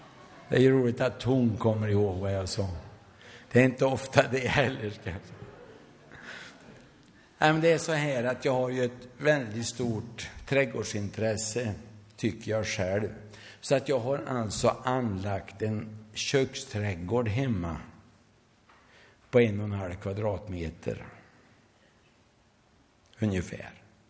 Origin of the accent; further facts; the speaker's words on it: Värmland, Sweden; Och jag är ju värmlänning.